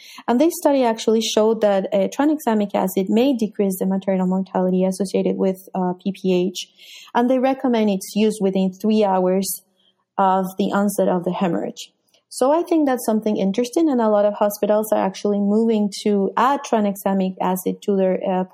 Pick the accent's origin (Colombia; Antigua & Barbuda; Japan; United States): Colombia; So, you know, I'm from Colombia, and Colombia unfortunately has a really bad reputation